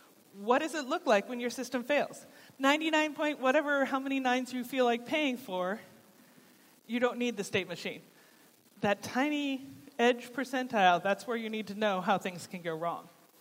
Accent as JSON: {"language": "English", "country": "United States", "said": "I was just fascinated as an American by the miles and miles and miles of separated bike path."}